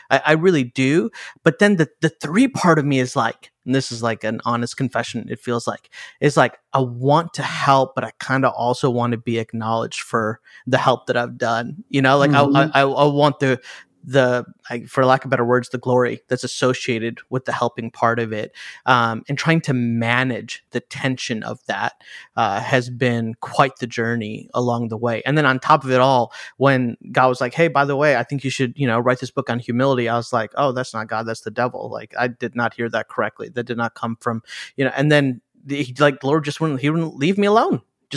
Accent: Chicago, Illinois, United States; I'm Indian, so I'm a child of an immigrant family. My mom and dad immigrated here from India. I grew up in the great city of Chicago.

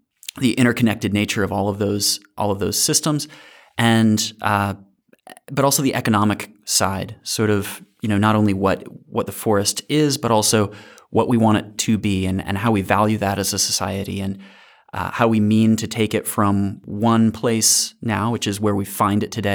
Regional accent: Alabama, United States; I grew up in North Alabama, though not Wisconsin, but in kind of this funny place that it's like North Alabama's, you know, covered in woods, but it also has a NASA installation in Huntsville, Alabama.

